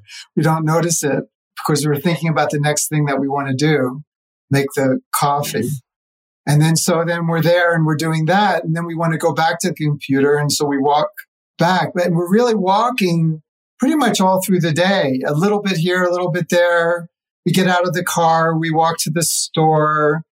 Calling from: New Mexico, United States; I'm in New Mexico.

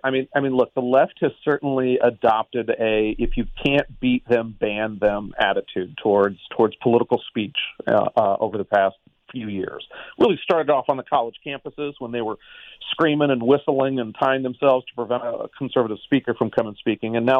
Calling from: California, United States; I am calling from the lovely San Francisco Bay Area.

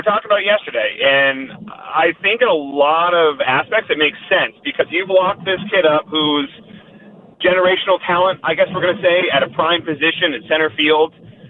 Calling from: San Diego, California, United States; San Diego.

